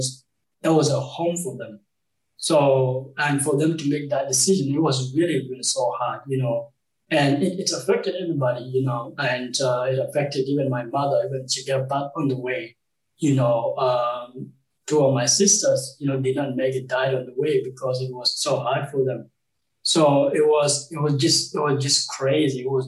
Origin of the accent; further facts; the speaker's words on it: Uganda; I grew up in Uganda as a refugee